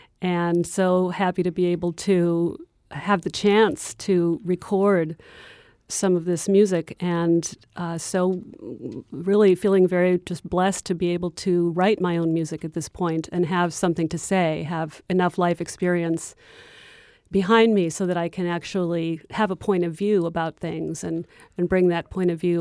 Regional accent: Chicago, Illinois, United States; we are fellow Hyde Parkers, and Chicago is in my DNA, has been from the moment I was born down in Billings Hospital.

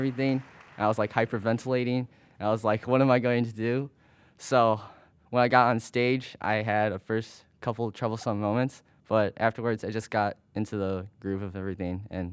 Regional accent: Long Grove, Illinois, United States; I'm from Long Grove, Illinois. I am 14 years old, and I'm currently enrolled in Woodlawn Middle School.

